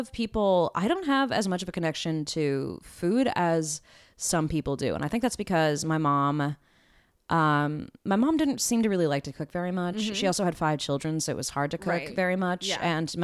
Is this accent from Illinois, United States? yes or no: no; Burbank, California, United States; because I grew up in LA. I mean, I grew up in Burbank, which is LA, but also isn't LA.